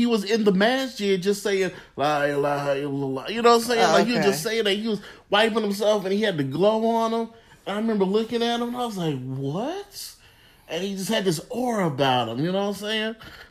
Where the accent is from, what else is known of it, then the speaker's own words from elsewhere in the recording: Richmond, Virginia, United States; I actually went to Jumah in my hometown, Richmond, Virginia, and went to the masjid